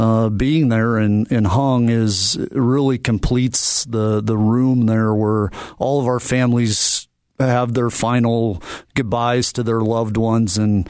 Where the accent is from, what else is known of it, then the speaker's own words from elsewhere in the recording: Wyoming, United States; In my home state, the great state of Wyoming, I started working at the State Veterans Cemetery near Casper, Wyoming in the early 90s